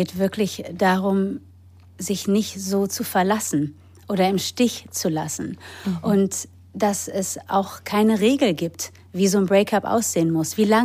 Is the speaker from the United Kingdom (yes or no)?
yes; England, United Kingdom; also born or lived in Germany / United States; Ich wohne sehr lange in Deutschland, habe aber tatsächlich keine Deutschen in der Familie. Mein Vater ist aus Trinidad und meine Mutter ist aus Irland, und ich bin in England und in Deutschland und in Amerika aufgewachsen.